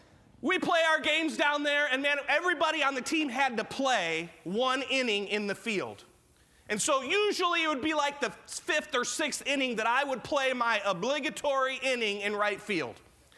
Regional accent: Haines City, Florida, United States; And that was enough for any man growing up in Haines City.

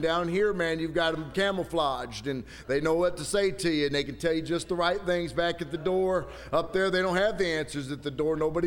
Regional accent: Philadelphia, Pennsylvania, United States; Because we're from Philly, amen.

